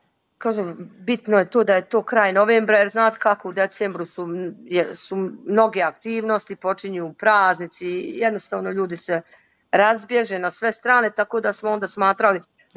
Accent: Teslić, Republika Srpska, Bosnia & Herzegovina; Ja dolazim iz Republike Srpske, iz Teslića grada. Grad Teslić, mali grad. Mali, ali sa mnogo duše

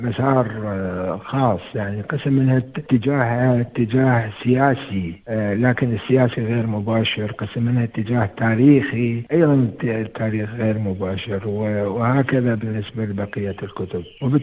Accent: Iraq; moved away as an adult; now in Australia; فلما طلعت من العراق، وللأسف يعني طلعت من العراق بسبب الظروف اللي كانت سائدة في وقتها

